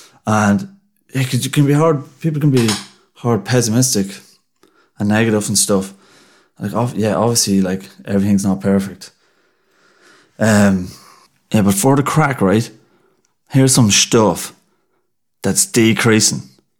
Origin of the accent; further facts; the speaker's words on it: Ireland; I'm grateful that I grew up in Ireland in the 21st century where, like, clean, running water, food, bit of shelter.